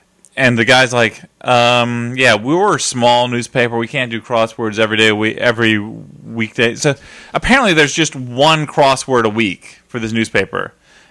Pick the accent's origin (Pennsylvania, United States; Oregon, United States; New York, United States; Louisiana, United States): New York, United States; As a New Yorker, I have to say the local crossword is too hard for me.